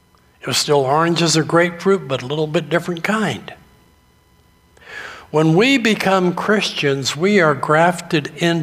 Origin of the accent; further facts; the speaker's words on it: New England, United States; Growing up in New England, one of my daily chores in season was to go out in front of our house and pick up any of the apples